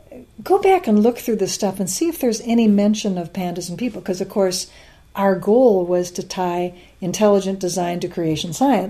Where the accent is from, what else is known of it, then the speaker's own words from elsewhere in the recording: Wisconsin, United States; which I'm from Wisconsin, so of course I want people to be civilized.